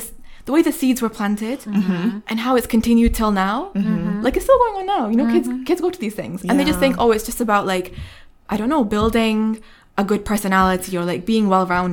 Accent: Yorkshire and the Humber, United Kingdom; So when I was growing up in England, I moved to England when I was 3 years old with my family and lived in a little county called West Yorkshire.

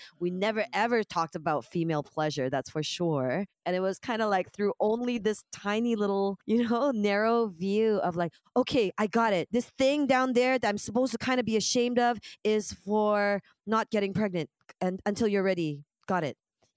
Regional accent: Canada; I grew up in Canada

